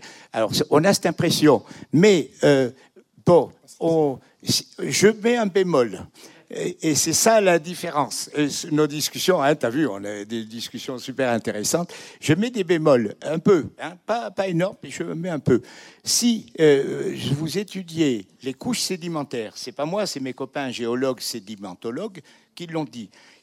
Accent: South-West France, France; moi, je suis du Sud-Ouest, et vous savez, il y a un dicton qui est dans le Sud-Ouest

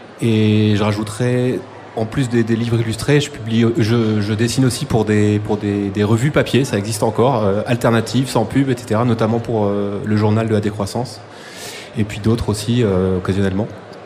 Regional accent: Lille, Hauts-de-France, France; Alors moi, je viens de Lille.

